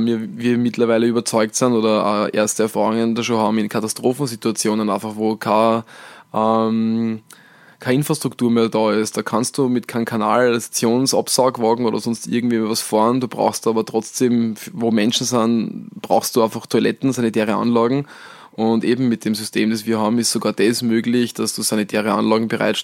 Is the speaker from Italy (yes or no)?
no; Austria; zumindest da bei uns in Österreich, ist es echt was ein Problem ist